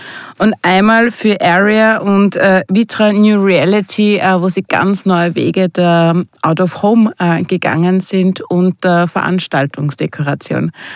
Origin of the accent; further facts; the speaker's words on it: Linz, Upper Austria, Austria; Ich habe dazu super feine Gäste aus Linz, quasi aus meiner Heimat